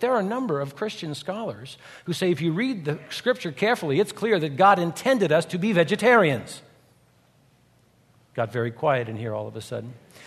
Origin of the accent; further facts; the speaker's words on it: England, United Kingdom; You know, I'm an English guy.